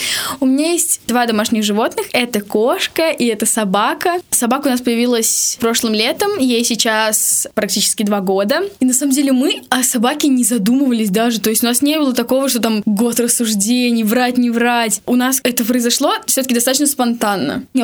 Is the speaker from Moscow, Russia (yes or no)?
no; Tolyatti, Samara Oblast, Russia; Ну, начнем с того, что я здесь родилась, и, естественно, я люблю этот город, потому что он уже мой родной город.